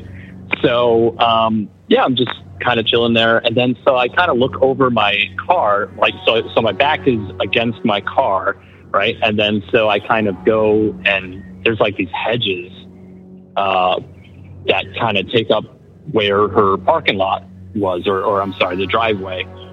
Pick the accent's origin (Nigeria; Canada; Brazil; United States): United States; New York; I'm from upstate New York.